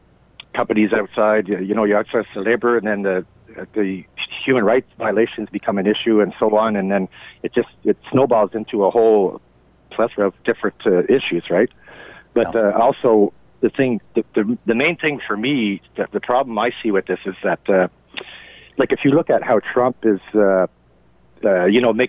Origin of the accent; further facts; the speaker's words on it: Canada; But as a Canadian, you know, of course, it's my side of the story.